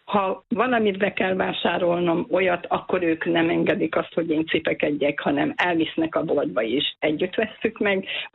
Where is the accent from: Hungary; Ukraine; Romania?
Hungary; Great Hungarian Plain; Annál is inkább, hogy ugye én az Alföldről kerültem ide a hegyvidékre. Én a hegyvidéket nem szeretem, én most is az Alföldet szeretem.